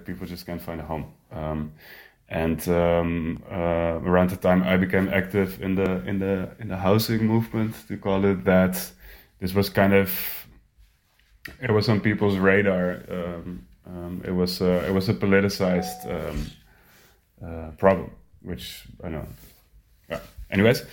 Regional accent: Amsterdam, North Holland, Netherlands; I'm from Amsterdam, born and raised here, so I'm Dutch. I'm a writer and an activist.

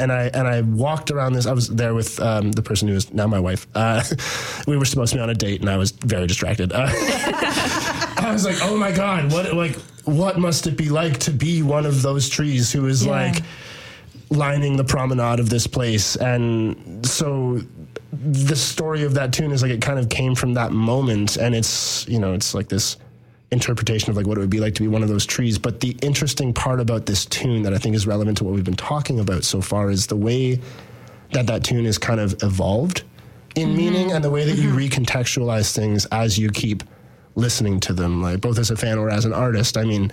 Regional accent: Guelph, Ontario, Canada; despite the fact that I grew up in Guelph, hilarious, I was like 25 or 26.

